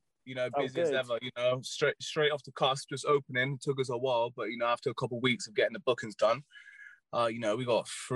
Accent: Bath, South West England, United Kingdom; now in London, United Kingdom; I'm from Bath. I moved to London.

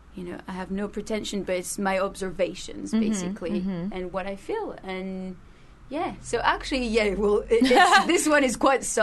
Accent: Paris, Île-de-France, France; first language French; English is a second language; I'm from Paris. I'm French.

